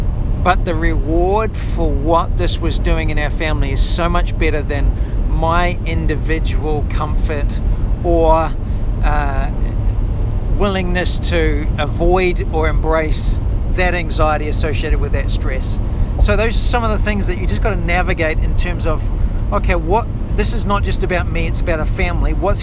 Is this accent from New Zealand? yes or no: yes; New Zealand; so we come from New Zealand where 2 lanes is a big road.